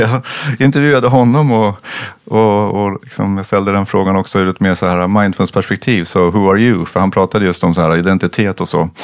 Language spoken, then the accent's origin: Swedish; Sweden; Om jag som svensk kommer från min kultur så här, eller vår kultur och är van att bara göra.